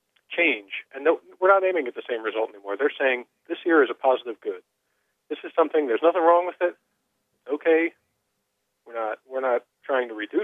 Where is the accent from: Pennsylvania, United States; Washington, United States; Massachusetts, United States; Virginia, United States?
Pennsylvania, United States; in my home state of Pennsylvania